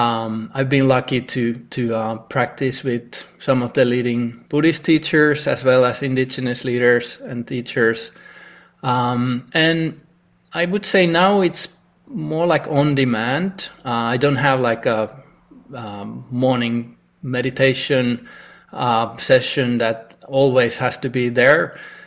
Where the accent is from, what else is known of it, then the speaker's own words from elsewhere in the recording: Finland; growing up in Finland was not everything, and there is more.